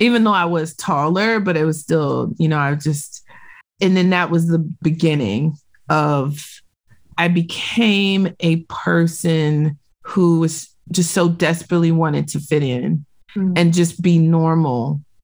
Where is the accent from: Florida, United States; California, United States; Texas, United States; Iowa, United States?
Texas, United States; Victoria; we moved from one house to another house across my little town. I grew up in Victoria, Texas.